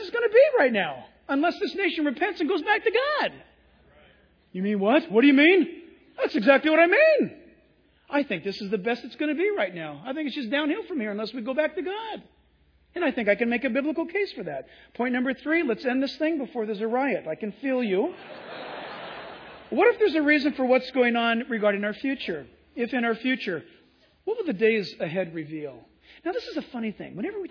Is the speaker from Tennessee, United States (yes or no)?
no; San Diego, California, United States; I was born and raised in San Diego and Southern California and Orange County, and I'm an American.